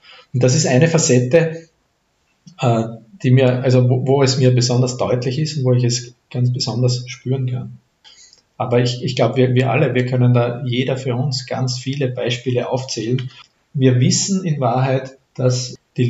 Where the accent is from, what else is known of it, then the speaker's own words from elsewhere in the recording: Styria, Austria; Wir kennen im Steirischen, wo ich her bin